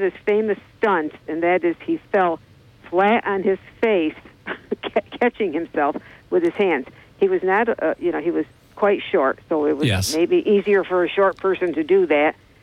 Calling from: Johnson City, New York, United States

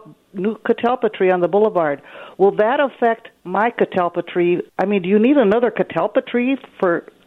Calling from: Minneapolis, Minnesota, United States; Yes, I'm calling from Northeast Minneapolis.

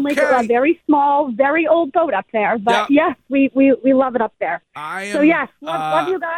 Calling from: Warner, New Hampshire, United States; Warner, New Hampshire. I listen to you guys every day.

